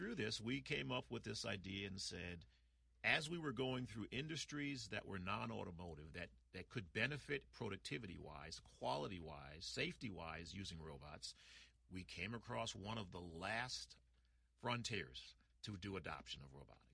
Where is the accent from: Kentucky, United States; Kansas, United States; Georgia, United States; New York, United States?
New York, United States; New York City; I am from the city of New York. I am from Queens, Brooklyn, New York.